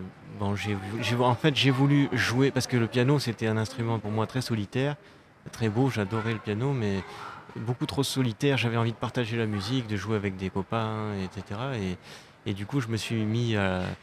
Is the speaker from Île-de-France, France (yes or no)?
yes; Paris, Île-de-France, France; J'ai grandi donc à Paris